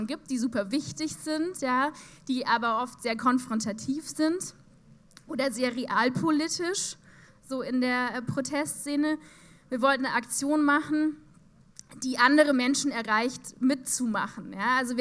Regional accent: Berlin, Germany; Also wir kommen aus Berlin und haben da kleinere subkulturelle Kreise

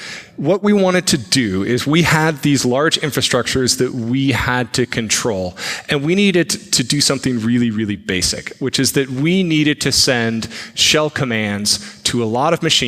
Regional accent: Salt Lake City, Utah, United States; As you can tell, I am a long way from home. I am from Salt Lake City, Utah.

